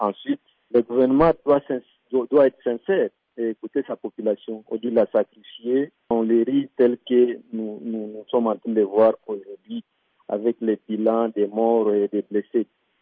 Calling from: Beni, North Kivu, DR Congo; je réside en ville de Beni.

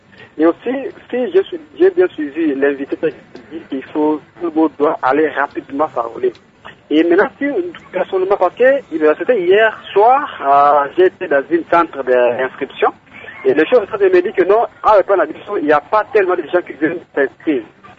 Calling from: Mbandaka, Équateur, DR Congo; ici, chez nous, en Mbandaka, le processus de l'enrôlement, ça marche pas très bien

